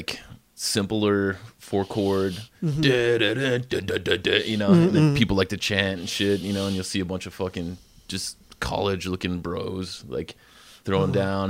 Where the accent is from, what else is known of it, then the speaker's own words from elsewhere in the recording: San Jose, California, United States; also born or lived in Reno, United States; No, I grew up in San Jose, California.